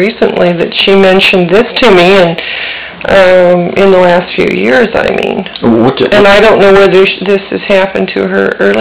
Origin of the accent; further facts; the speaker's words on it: Santa Monica, California, United States; I was born in Santa Monica.